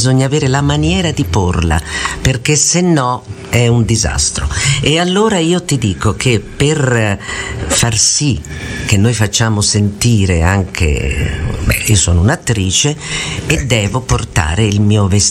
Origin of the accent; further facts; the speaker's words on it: Florence, Tuscany, Italy; born there; io sono nata in un posto particolare. Io sono nata a Palazzo Pitti a Firenze.